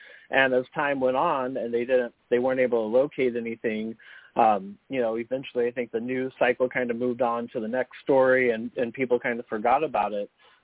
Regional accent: Kansas, United States; now in Los Angeles, United States; some of the listeners here know I live in L.A. and I've been here for over 20 years, but I grew up in Kansas.

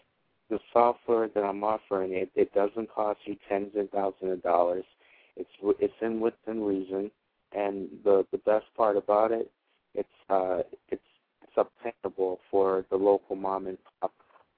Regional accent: Boston, Massachusetts, United States; now in Boiling Springs, United States; And I just been living here for 2 years now. I'm actually from Boston, the city of Boston.

